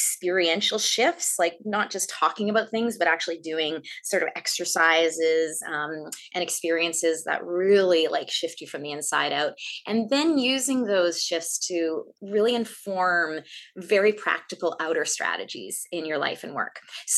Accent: Brandon, Manitoba, Canada; now in Toronto, Canada; geographically, I come from the Wheat City, Brandon, Manitoba. That's where I was born and raised. I'm now based in Toronto.

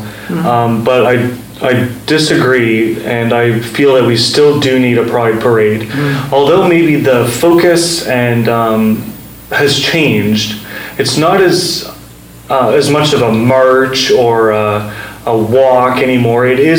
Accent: Hampton, New Brunswick, Canada; and I'm actually from Hampton, just about 20 minutes outside of the city. And I grew up there, went to high school in Hampton.

